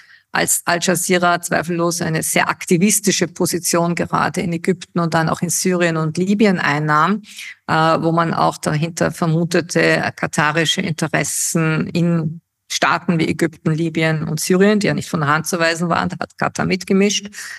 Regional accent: Austria; ich als Österreicherin

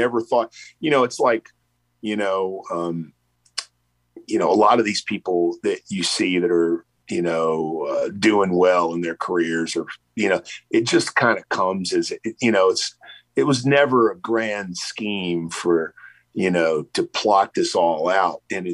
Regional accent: Texas, United States; now in Austin, United States; I grew up on the Texas Louisiana border. I've been living in Austin forever, for 25 years, but I grew up on the Texas Louisiana border, and it was a gumbo of music.

